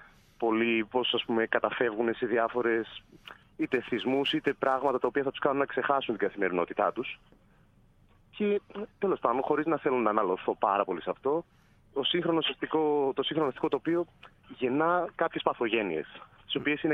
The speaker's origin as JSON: {"language": "Greek", "town": "Thessaloniki", "region": "Central Macedonia", "country": "Greece", "tie": "born or raised there", "said": "Για αρχή, από τα 5 άτομα που σας είπα ότι είναι επί σκηνής, οι 4 είμαστε Θεσσαλονικείς."}